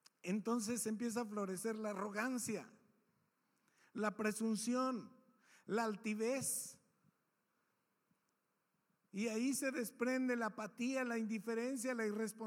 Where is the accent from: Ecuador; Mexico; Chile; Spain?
Mexico; sobre todo creo que como mexicanos, fuimos formados en egoísmo.